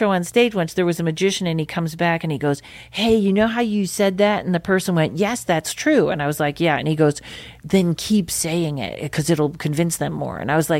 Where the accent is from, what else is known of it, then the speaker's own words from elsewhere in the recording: Pittsfield, Massachusetts, United States; you know, I was from Pittsfield, Massachusetts, and I didn't really think you just do comedy.